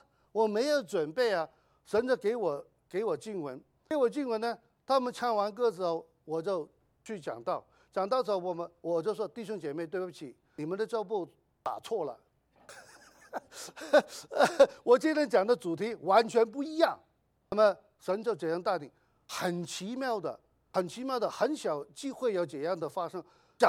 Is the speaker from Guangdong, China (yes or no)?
yes; Guangdong, China; 因为我是广东人嘛